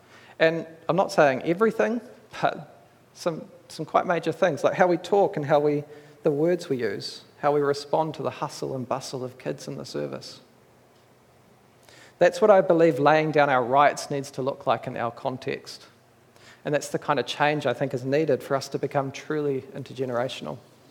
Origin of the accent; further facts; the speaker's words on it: New Zealand; accent: Kiwi; with my Kiwi accent, difference and difference, and that's not up, but that's right, are pretty much the same word.